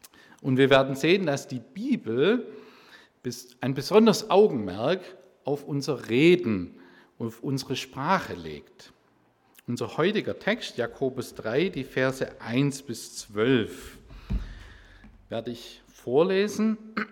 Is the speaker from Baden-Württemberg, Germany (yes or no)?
yes; Baden-Württemberg, Germany; also born or lived in Cambodia; Wir kommen aus der Nähe von Reutlingen, bei Stuttgart da hinten.